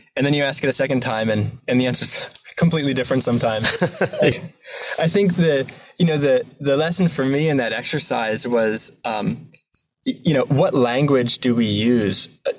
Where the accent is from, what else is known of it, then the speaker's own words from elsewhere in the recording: Delaware, United States; I grew up in Delaware here in the States.